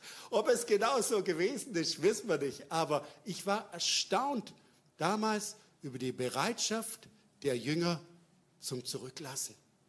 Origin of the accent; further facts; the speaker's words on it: Baden-Württemberg, Germany; Für uns als Schwabe ganz erstaunliche Dinge.